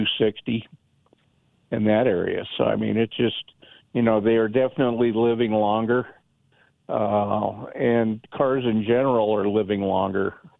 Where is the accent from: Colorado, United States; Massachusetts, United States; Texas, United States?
Colorado, United States; Denver; Well, I grew up in the North Denver area. I'm 62 years old.